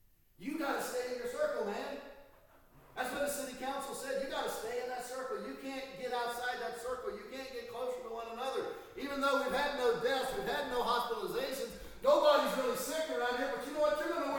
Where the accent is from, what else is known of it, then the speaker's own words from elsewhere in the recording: Virginia, United States; Virginia, my home state, I hate to say it at times because I really like Virginia